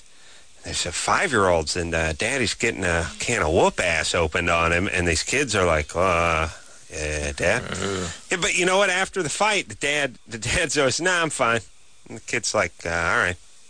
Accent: North Hollywood, California, United States; Plus, he's a local North Hollywood guy. Ah. I grew up in North Hollywood.

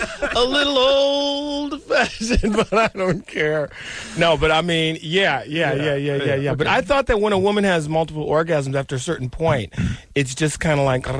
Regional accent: Detroit, Michigan, United States; I am too. I know I'm from Detroit, but the Pistons are from Pontiac.

